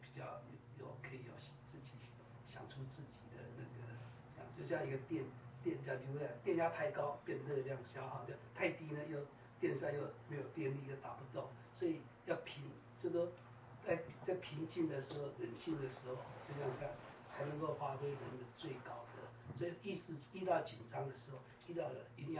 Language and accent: Chinese; Taiwan; 就是说像我们台湾人很主观的